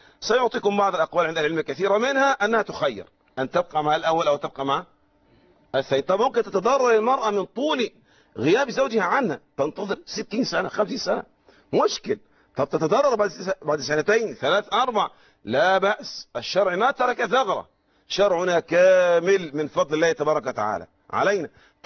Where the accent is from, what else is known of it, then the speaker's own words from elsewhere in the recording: Egypt; وهذا وقع عندنا في مصر هنا في المدة الأخيرة